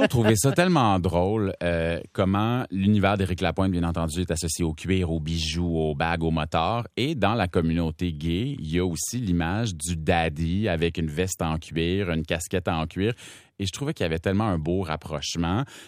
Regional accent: Quebec, Canada; comment il peut m'inspirer ou pas en tant que Québécois

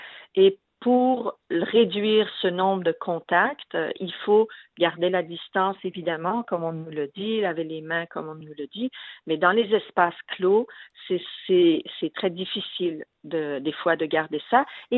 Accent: Montreal, Quebec, Canada; non, moi, je viens de Montréal, je ne veux pas toucher à votre lait

